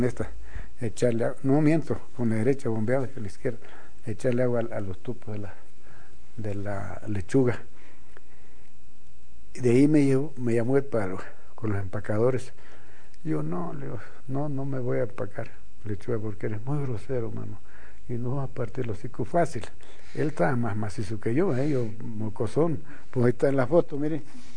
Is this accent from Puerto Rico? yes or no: no; Guayameo, Guerrero, Mexico; Era de mi pueblo, de Guayameo.